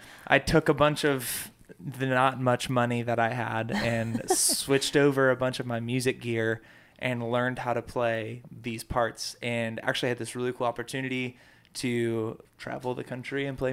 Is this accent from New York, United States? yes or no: no; Raleigh, North Carolina, United States; But yeah, I grew up in Raleigh and was raised here with my family.